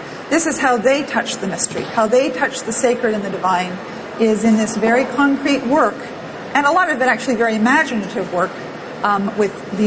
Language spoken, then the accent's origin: English; New Liskeard, Ontario, Canada; I grew up in New Liskeard, so I was in Northern Ontario, so I was very comfortable and felt more connected to a sense of spirit in a natural setting.